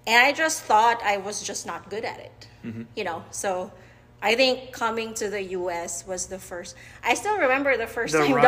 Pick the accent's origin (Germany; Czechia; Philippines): Philippines; now in United States; Philippines.